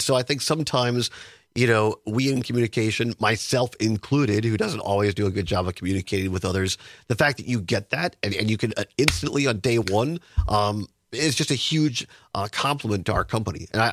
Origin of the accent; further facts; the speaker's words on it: Richland Center, Wisconsin, United States; I grew up in Richland Center and WRCO, and now part of it is WRCE, is my home station.